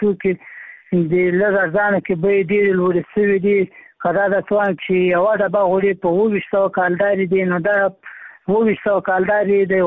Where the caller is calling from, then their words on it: Maiwand, Kandahar, Afghanistan; هم دا لازه د میوند ولسوالۍ څخه در سره پاری کوم